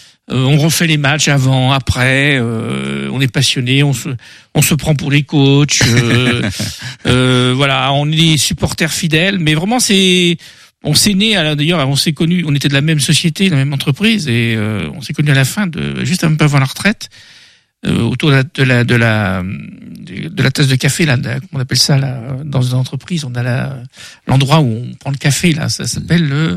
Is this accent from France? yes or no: yes; Nantes, Pays de la Loire, France; Et puis moi, comme je suis je suis nantais d'origine.